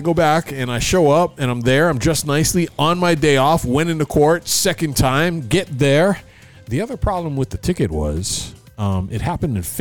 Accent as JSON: {"language": "English", "region": "Hawaii", "country": "United States", "said": "No, I'm Hawaiian."}